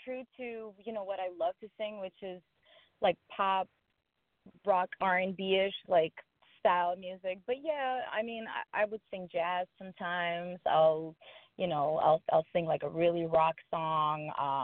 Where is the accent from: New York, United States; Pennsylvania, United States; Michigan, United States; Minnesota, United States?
New York, United States; Queens; I grew up in Queens. Now I currently live in Long Island, and I sing all the time.